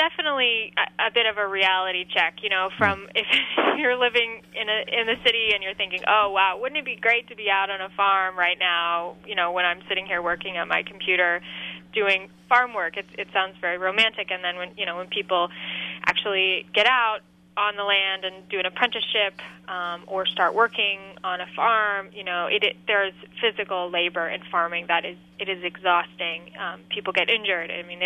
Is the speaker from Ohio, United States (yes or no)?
yes; Columbus, Ohio, United States; I grew up in right outside of Columbus, Ohio